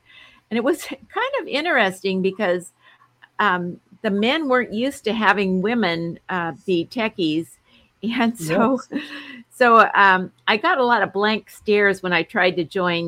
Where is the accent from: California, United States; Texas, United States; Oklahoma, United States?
California, United States; San Diego; Well, I was born here in San Diego, California, USA, and I've been here all my life.